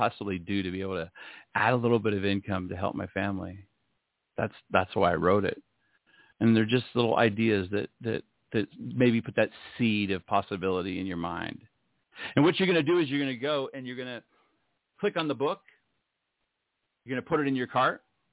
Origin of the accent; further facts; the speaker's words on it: Ohio, United States; now in Las Vegas, United States; Las Vegas is a very, very interesting town. I grew up in Ohio.